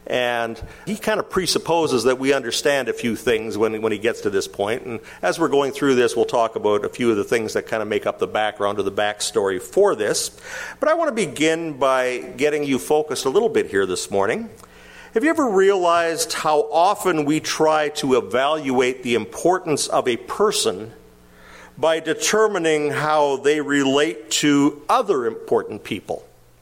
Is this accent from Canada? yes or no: yes; Winnipeg, Manitoba, Canada; I grew up in Winnipeg, and there was a pizza chain there that made probably some of the worst pizza you can imagine.